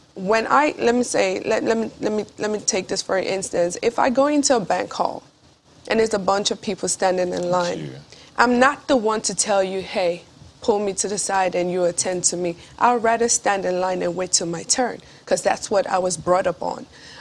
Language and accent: English; Nigeria; I have best of both worlds, being an American and being a Nigerian.